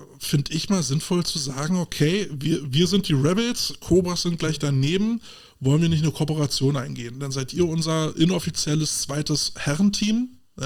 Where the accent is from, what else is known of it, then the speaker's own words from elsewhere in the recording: Berlin, Germany; ich komme aus dem Wedding